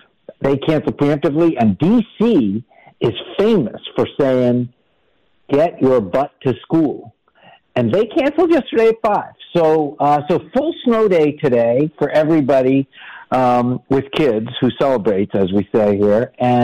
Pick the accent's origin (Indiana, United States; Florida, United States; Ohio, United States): Florida, United States; Miami; Wait, I grew up in Miami.